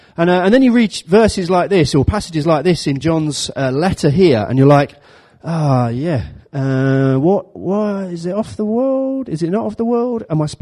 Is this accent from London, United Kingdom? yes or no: yes; London, United Kingdom; So when I was growing up, I grew up in South London. South London in the 1990s was a fun place to live.